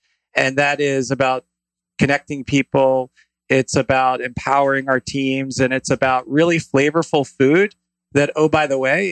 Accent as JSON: {"language": "English", "region": "Maryland", "country": "United States", "tie": "born or raised there", "said": "Yeah, I'm actually a rare D.C. native. Grew up in the D.C. suburbs, like my partners, Ted Ike and Chef Dimitri. We're all Montgomery County kids."}